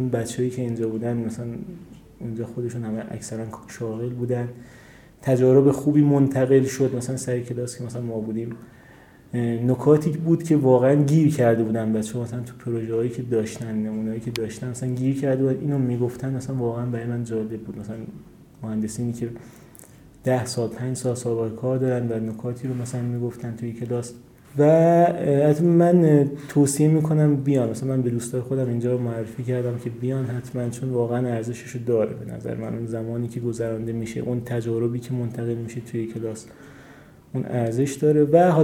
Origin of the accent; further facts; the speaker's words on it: Shiraz, Fars, Iran; من از شیراز میام.